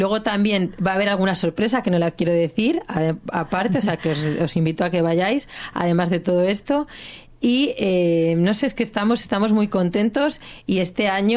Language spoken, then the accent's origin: Spanish; Spain; now in Australia; llevo apenas 2 años que vengo de España